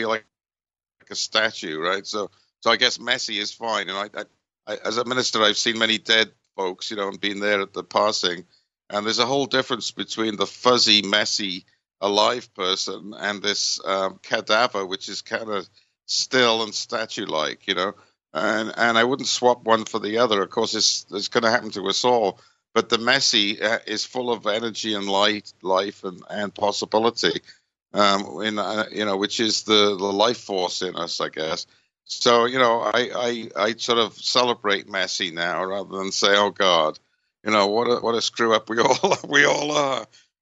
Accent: Wales, United Kingdom; now in United States; I'm Welsh, and I love Welsh culture, and, you know, my childhood and my all that, but I'm not so exclusively Welsh that I can't enjoy being American too, you know, and living in America.

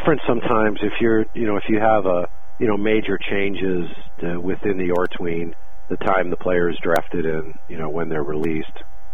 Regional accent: St. Louis, Missouri, United States; now in Jacksonville, United States; You know, I grew up in St. Louis and raised our children there, and Blaine is from St. Louis

